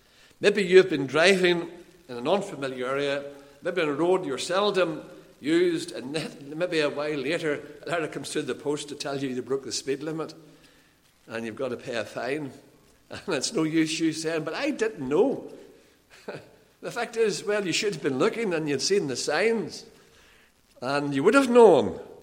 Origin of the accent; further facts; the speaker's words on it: Lisburn, Northern Ireland, United Kingdom; And one day, the classes finished early, and we're in Lisburn, my hometown.